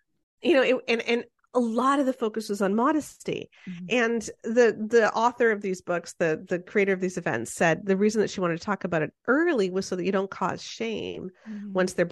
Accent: Toronto, Ontario, Canada; I grew up in the 80s. I was in youth group in the 80s. I was in downtown Toronto. So we're Canadian.

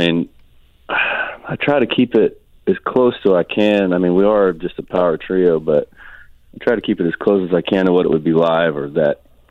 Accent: Canton, Georgia, United States; also born or lived in Hinesville; I was born in outside of Savannah in Hinesville, Georgia, and then moved away. I was thought I was in the military and came back for high school, and I kind of lived in Canton, Georgia, Cherokee County for a while.

